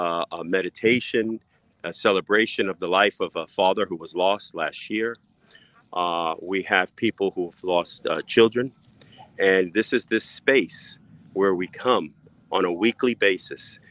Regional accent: New York, United States; my personal adverse childhood experiences growing up in the South Bronx

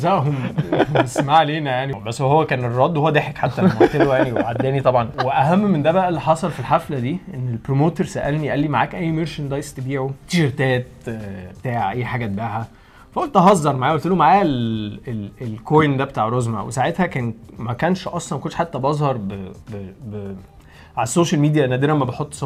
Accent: Egypt; بس كواحد مصري انا مش حاسس ان في بيننا وبين الفراعنه حاجات كتيره النهارده

